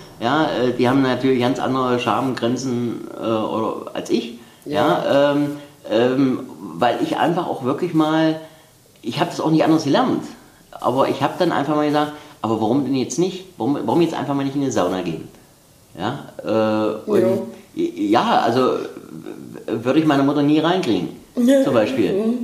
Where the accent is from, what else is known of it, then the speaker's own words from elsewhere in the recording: Bernburg, Saxony-Anhalt, Germany; Ja, wie gesagt, ich stamme ja aus Bernburg und es ist immer schön, hier in den Harz zu fahren